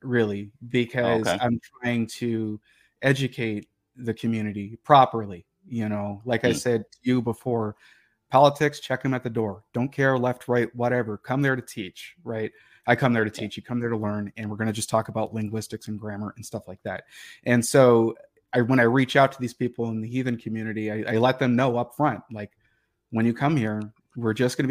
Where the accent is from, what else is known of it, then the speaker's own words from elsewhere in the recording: Detroit, Michigan, United States; I grew up more or less actually really in like lower class. I grew up in Detroit. And in the city of Detroit